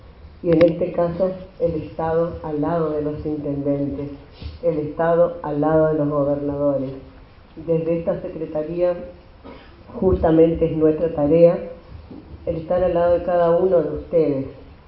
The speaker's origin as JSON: {"language": "Spanish", "region": "Misiones", "country": "Argentina", "tie": "born or raised there", "moved": "yes", "said": "para mí siempre es grato volver a esta tierra, porque esta es mi tierra, aquí nací."}